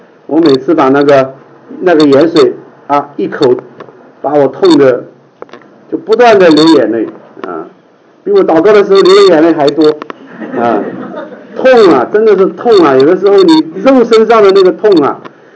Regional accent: Sichuan, China; 我觉得我们四川人是最容易理解这个比喻的，我们家家都有泡菜坛子啊。

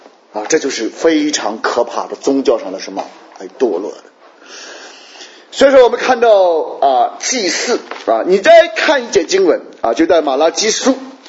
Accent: China; 应当就是用我们中国人最实切的话来讲，约法什么十章

